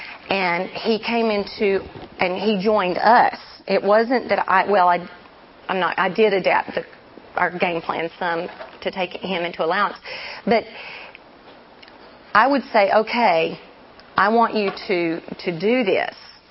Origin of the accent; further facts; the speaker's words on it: Texas, United States; I said I'm from Texas.